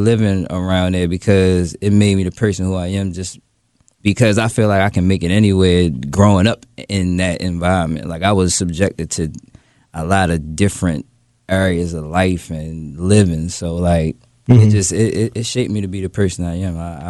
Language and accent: English; Baltimore, Maryland, United States; I'm from East Baltimore, Lanville and Greenmount.